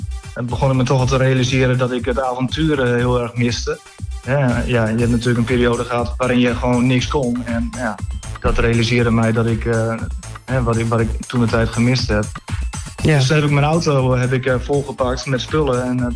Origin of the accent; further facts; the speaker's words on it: Netherlands; Dat ging ook over mijn eigen vak avonturen in de kanaalstreek waar ik ben opgegroeid.